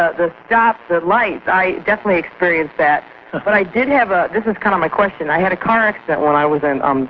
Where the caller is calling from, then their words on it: Peoria, Illinois, United States; I'm calling from Peoria, Illinois.